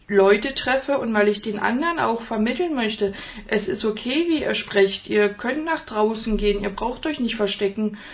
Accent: Berlin, Germany; ich komme ursprünglich aus Berlin

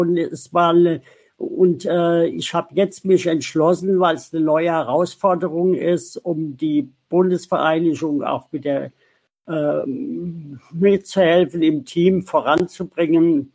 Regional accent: Mainz, Rhineland-Palatinate, Germany; now in Steinbach, Germany; Ich komme ursprünglich aus Mainz, wohne im Moment in Steinbach im Taunus, in Frankfurt, bin 40 Jahre alt

